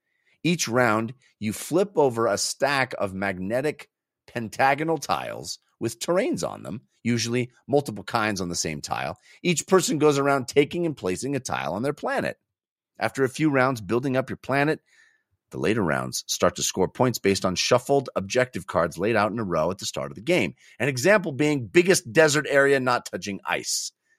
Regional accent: California, United States; I'm not one of them. I was a California boy. I didn't have ice skating much when I was growing up.

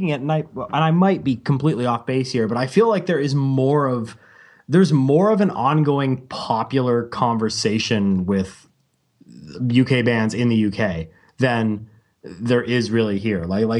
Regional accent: Canada; I'm speaking as a Canadian here

